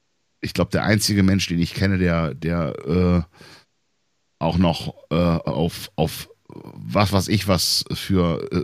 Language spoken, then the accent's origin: German; Bremen, Germany; also ich kann jetzt ja immer wieder nur auf meine Heimatstadt Bremen beziehen